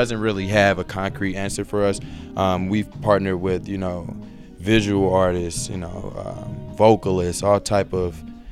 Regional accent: St. Louis, Missouri, United States; and we want to continue to make sure that we're adding to that culture because we're both from St. Louis.

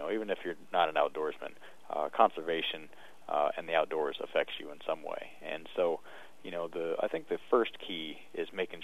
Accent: Burlington, United States; I was born and raised here in Burlington, so this is ultimately kind of where my career hopes had always wanted to get me to.

